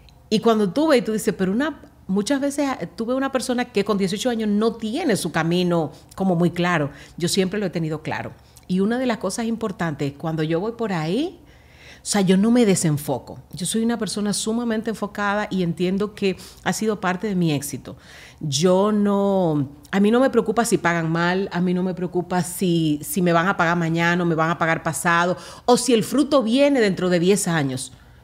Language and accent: Spanish; Las Matas de Farfán, San Juan, Dominican Republic; tú sabes que yo soy de las Matas de Farfán